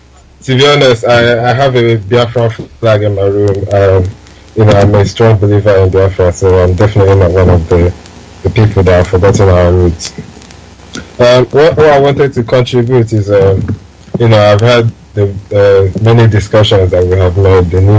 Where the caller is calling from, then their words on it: London, United Kingdom; I'm calling from London.